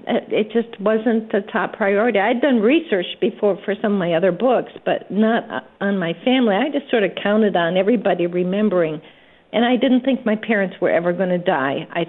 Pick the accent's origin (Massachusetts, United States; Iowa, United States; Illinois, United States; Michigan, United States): Michigan, United States; Standish; I had lost my connection to my hometown, which is Standish, Michigan, to my family there